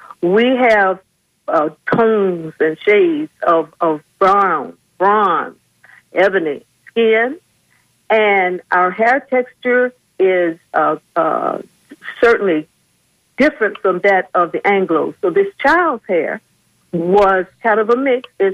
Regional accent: Tampa, Florida, United States; born there; And I was born here in Tampa.

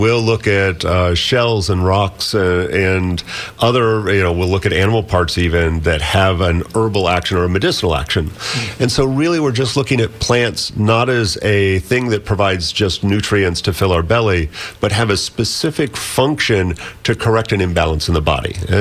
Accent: Bahamas; I grew up in the Bahamas.

